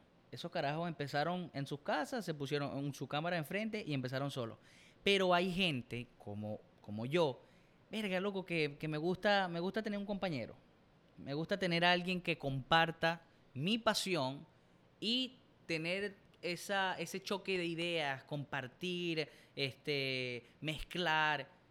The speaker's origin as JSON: {"language": "Spanish", "town": "Maracaibo", "region": "Zulia", "country": "Venezuela", "said": "Por cierto, nosotros somos maracuchos, por si no se habían dado cuenta."}